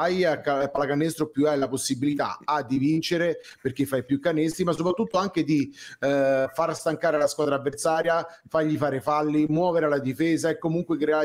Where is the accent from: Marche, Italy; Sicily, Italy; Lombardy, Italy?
Lombardy, Italy; Milan; io sono di Milano